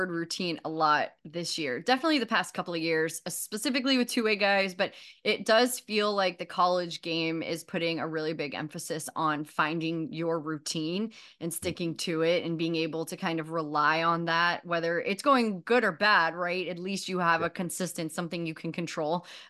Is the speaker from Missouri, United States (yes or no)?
yes; Missouri, United States; now in New York, United States; I feel like I grew up in Missouri. I'm in New York now.